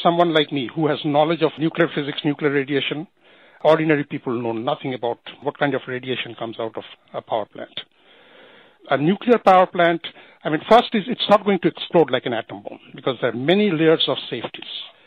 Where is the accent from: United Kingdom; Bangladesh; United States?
Bangladesh; See, I'm from Bangladesh.